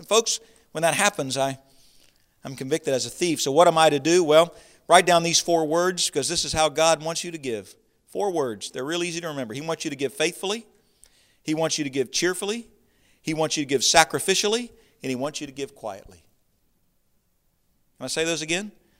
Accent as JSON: {"language": "English", "region": "Florida", "country": "United States", "lives_now": "Delaware, United States", "said": "buddy, I'm from Florida. I said, you want to know about heat? I said, come with me, for a summer. I said, this is Delaware."}